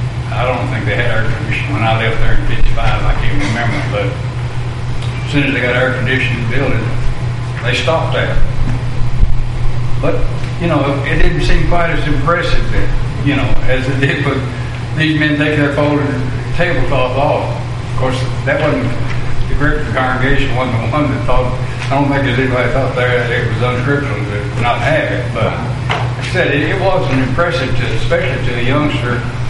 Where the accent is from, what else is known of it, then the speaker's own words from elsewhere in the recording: Texas, United States; I was raised in East Texas, and of course, we had plenty of flies down there.